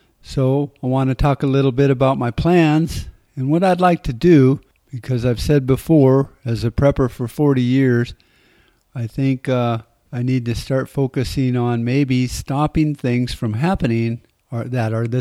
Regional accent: United States; And as an American, I look at that and go, well, what can we really do about any of this stuff that's going on?

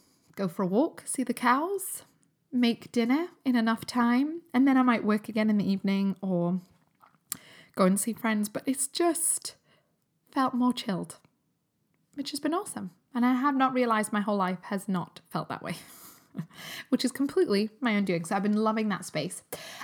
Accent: Newcastle upon Tyne, North East England, United Kingdom; because I grew up in Newcastle

